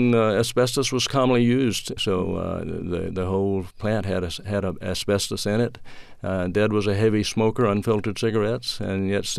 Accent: Mississippi, United States; now in Atlanta, United States; growing up in Mississippi during the 50s and 60s clearly shaped my life.

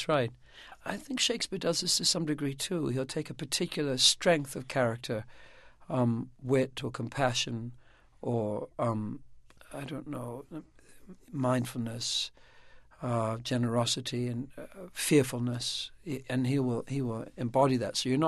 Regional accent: Wisconsin, United States; I can come onto the stage and within a minute say that I'm from Wisconsin.

